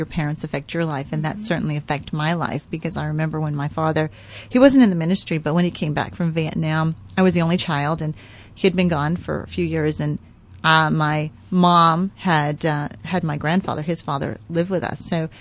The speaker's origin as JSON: {"language": "English", "region": "New Hampshire", "country": "United States", "tie": "born or raised there", "said": "Cold. That's why I moved to Hawaii."}